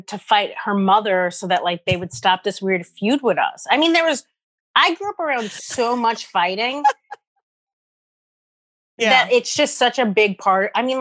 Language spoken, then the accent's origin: English; New York City, New York, United States; I grew up in Morris Park.